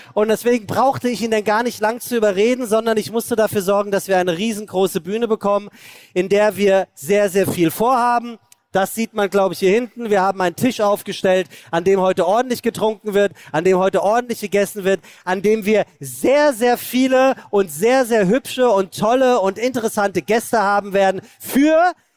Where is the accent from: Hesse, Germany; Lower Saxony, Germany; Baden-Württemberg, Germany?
Hesse, Germany; Ich bin Hesse.